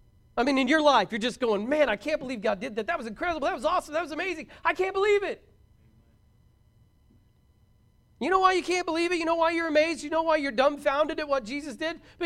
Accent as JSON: {"language": "English", "town": "Braggs", "region": "Oklahoma", "country": "United States", "tie": "born or raised there", "said": "I grew up in Braggs, Oklahoma, not far from Greenleaf Lake, surrounded by hills all around"}